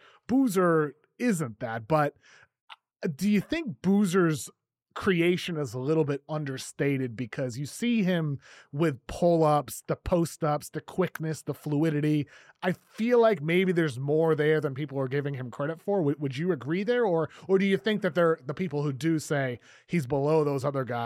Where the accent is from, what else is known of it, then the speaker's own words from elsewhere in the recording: Brockton, Massachusetts, United States; But AJ DiBonsa, he's from Brockton. I'm from Brockton. I know the type.